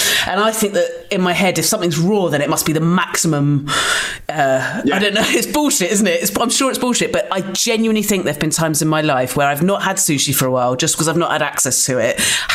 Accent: South West England, United Kingdom; Oh, yeah, I grew up in Dorset and we had somewhere you could get a curry takeaway

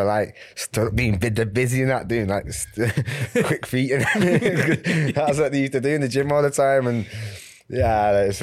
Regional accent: Salford, North West England, United Kingdom; I'm good mates with Phil, and we're all from Salford

